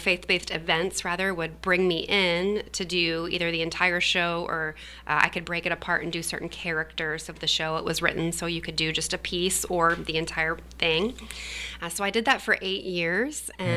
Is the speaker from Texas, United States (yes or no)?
no; Louisiana, United States; also born or lived in Tennessee; I am. I was born in Louisiana and grew up there and ended up going to school in the South as well, and landed in Tennessee after I graduated, and really loved living there. I was in Nashville.